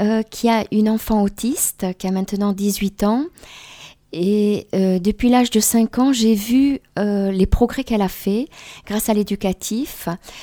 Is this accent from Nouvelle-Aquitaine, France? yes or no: yes; Itsassou, Nouvelle-Aquitaine, France; now in Belgium; Je suis d'Ixaçu, j'habite en Belgique, près de Bruxelles.